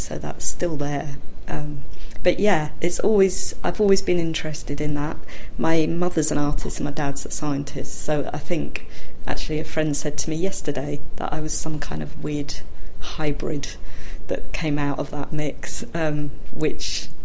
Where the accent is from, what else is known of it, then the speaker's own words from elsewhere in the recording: London, United Kingdom; also born or lived in Nottingham; I grew up in London. I moved to Nottingham when I was 18 for university and stayed for 26 years and sort of half moved back to London quite recently